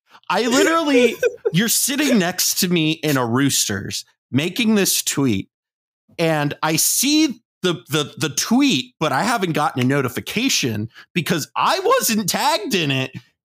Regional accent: Columbus, Ohio, United States; it was also great to be in Columbus, to be in my hometown

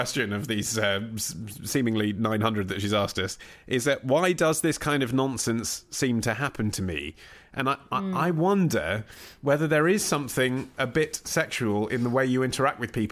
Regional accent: United Kingdom; No, as a British person, you can't say fuck off.

